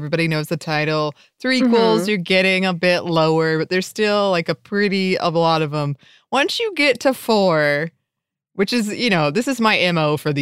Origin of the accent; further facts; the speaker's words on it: Tampa Bay area, Florida, United States; I grew up in the Tampa Bay area, and believe it or not, I never had a Cubano in the 15 or so years that I lived there.